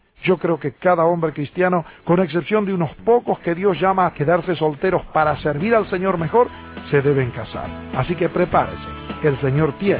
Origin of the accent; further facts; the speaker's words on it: Argentina; moved away as an adult; Yo tuve que salir de Argentina para al fin encontrar la mujer que es mi esposa